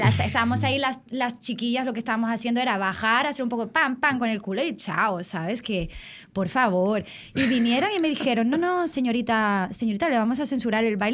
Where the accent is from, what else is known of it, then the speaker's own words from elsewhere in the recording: Spain; les dije que en mi país esto no era censura, es que vamos a ver que estamos en España, señores, ¿sabes?